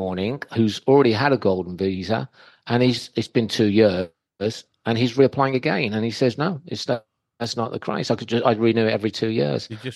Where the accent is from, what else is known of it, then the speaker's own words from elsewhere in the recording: Canary Islands, Spain; And it's like, now you go over there, you go, oh, I'm from the Canary Islands.